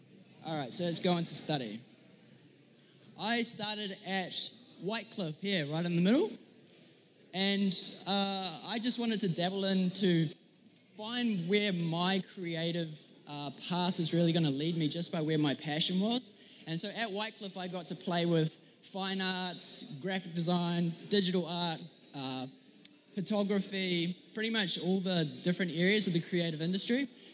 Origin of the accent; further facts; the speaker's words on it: Auckland, New Zealand; also born or lived in United States; I am American-born, and I grew up in the eastern suburbs of Auckland. I identify as Kiwi, but I've been privileged to have quite a few American clients